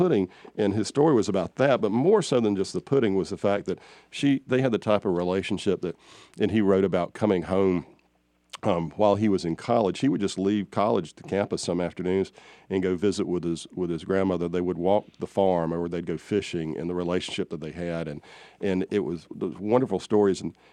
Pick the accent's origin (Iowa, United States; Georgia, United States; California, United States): Georgia, United States; Perry; I'm from Perry